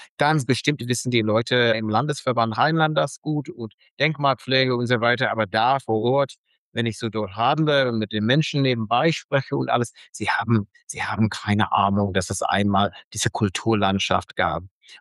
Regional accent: Michigan, United States; German is a second language; dass es nicht so wird wie Michigan, mein Heimatland, wo die Industrie dann einfach so ausgewandert ist

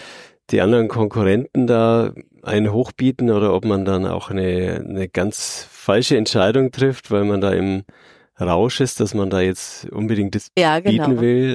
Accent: Fürth, Bavaria, Germany; Also ich bin sogar aus Fürth, in Fürth geboren. Ich kenne das halt gar nicht anders.

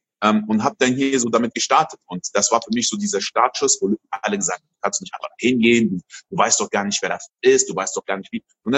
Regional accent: Côte d’Ivoire; now in Germany; Ich bin in Elfmeinküste groß geworden, dann nach Deutschland gezogen. Meine Eltern sind sehr viel umgezogen.

